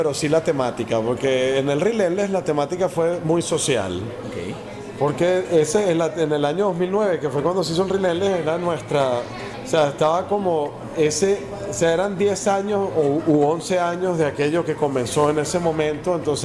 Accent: Venezuela; nosotros somos venezolanos

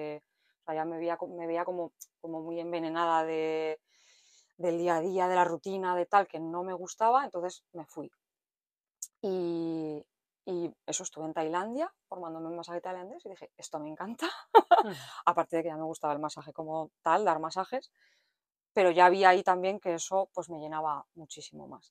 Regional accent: Zaragoza, Aragon, Spain; soy de aquí de Zaragoza, vivo en una autocaravana, llevo 1 año y medio, más o menos, viviendo en una autocaravana.

